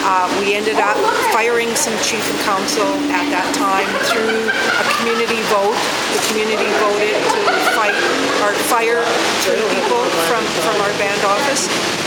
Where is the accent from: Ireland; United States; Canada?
Canada; North Vancouver, British Columbia; also born or lived in Namu; I was born in Namu, and I was raised in North Vancouver, where my tribe is.